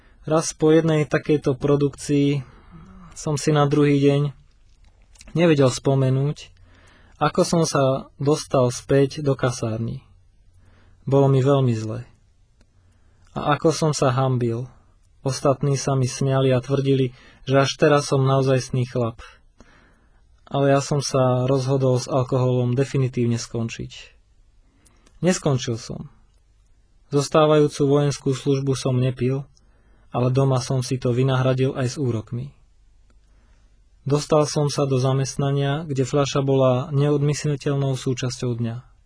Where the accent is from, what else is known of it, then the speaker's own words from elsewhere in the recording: Bratislava, Bratislava Region, Slovakia; a som z Bratislavy.